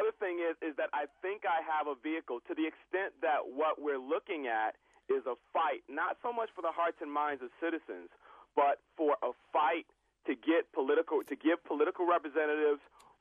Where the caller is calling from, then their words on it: Detroit, Michigan, United States; I'm calling from Detroit, from my parents' home